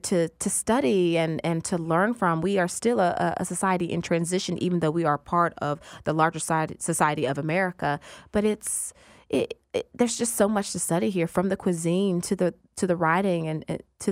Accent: Memphis, Tennessee, United States; now in New York, United States; It's funny. It actually wasn't that hard because Memphis is a city. It's city country, but it's still a city.

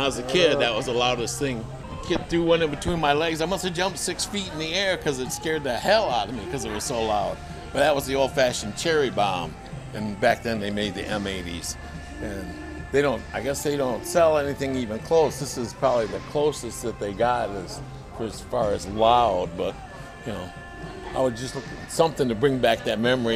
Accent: Lansing, Michigan, United States; I'm from Lansing.

